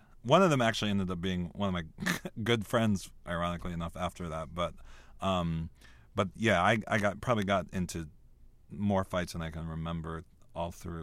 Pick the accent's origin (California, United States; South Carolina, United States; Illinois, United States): South Carolina, United States; the way I grew up in South Carolina, all of that kind of fed into who Elliot became.